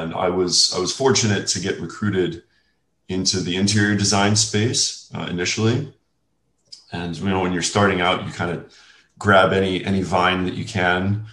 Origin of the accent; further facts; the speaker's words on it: New Orleans, Louisiana, United States; I was raised in New Orleans, Louisiana, and this was about the year we had the big hurricane, 2005, 2006.